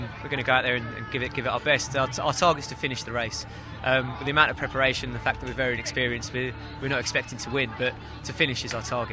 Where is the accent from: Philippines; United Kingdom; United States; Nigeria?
United Kingdom; East of England; We're from Hertfordshire in England